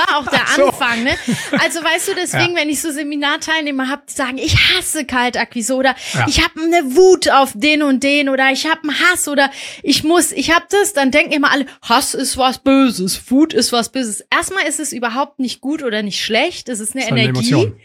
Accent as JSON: {"language": "German", "country": "Iran", "said": "ich bin Iranerin, wir sind alle so laut und crazy."}